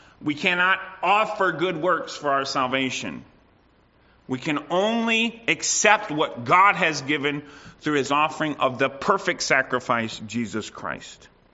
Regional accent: United States; now in Canada; I know I was born in the States and I lived in the States, but being in Canada, I had to give up some of that in your face type of approach that I grew up with.

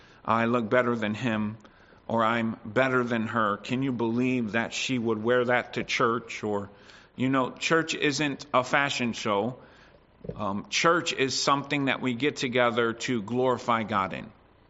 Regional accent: United States; Growing up in the States, there definitely was a temptation

